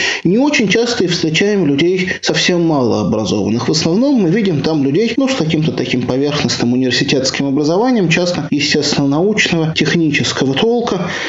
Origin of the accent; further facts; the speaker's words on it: Moscow, Russia; Ну, вот я рос в Москве тоже.